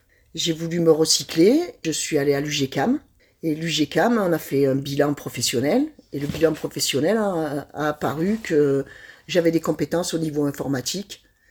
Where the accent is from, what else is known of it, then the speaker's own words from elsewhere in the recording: Provence-Alpes-Côte d'Azur, France; now in Briançon, France; Alors moi, je viens du Vaucluse.